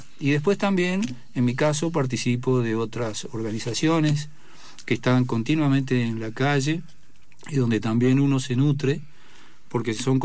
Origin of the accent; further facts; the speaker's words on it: Uruguay; yo soy rioplatense, soy oriental, soy uruguayo